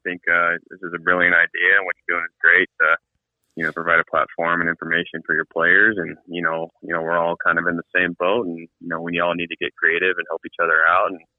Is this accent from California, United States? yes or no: yes; San Diego, California, United States; Yeah, actually, I grew up in San Diego.